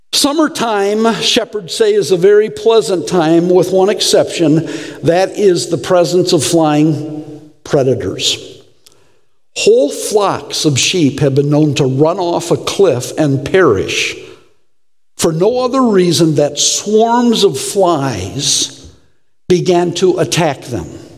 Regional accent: Detroit, Michigan, United States; Now, I'm from Detroit, and I know what a rod means.

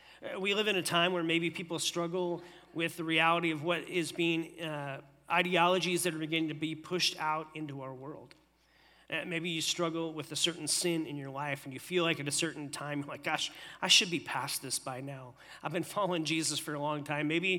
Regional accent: Pennsylvania, United States; born there; But I know I'm an American. Like, I was born here, born in Pennsylvania.

